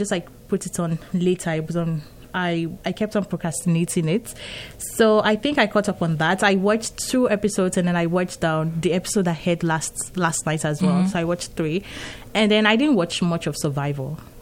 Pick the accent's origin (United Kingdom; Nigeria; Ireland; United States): Nigeria; I'm Nigerian, okay. So I wear native. I wear Ankara.